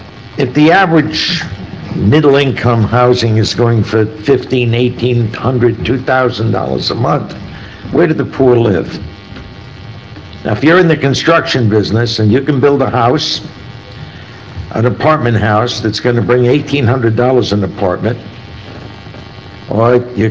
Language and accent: English; New York City, New York, United States; I come from New York, where I grew up, a nickel, I got on the subway, I could go hundreds of miles through four boroughs, actually, by subway.